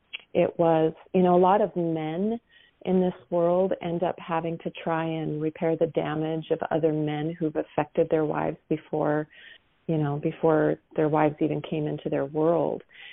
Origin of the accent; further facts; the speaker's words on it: Minnesota, United States; and I grew up in Minnesota and we went to Valley Fair, which was a theme park